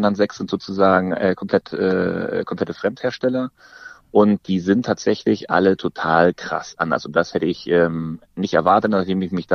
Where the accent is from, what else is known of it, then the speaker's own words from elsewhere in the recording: Northern Germany, Germany; Ich muss gestehen, selbst als Norddeutscher, ich kannte das vorher auch nicht.